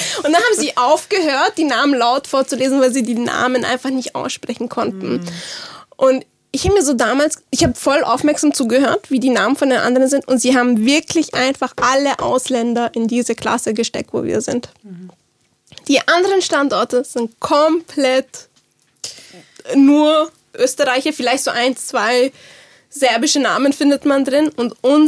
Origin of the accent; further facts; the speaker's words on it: Germany; born there; Albanerin und Viertel Bosnierin, aber ich kann halt nur Türkisch. Es ist so, und ich bin in Deutschland geboren und jetzt lebe ich hier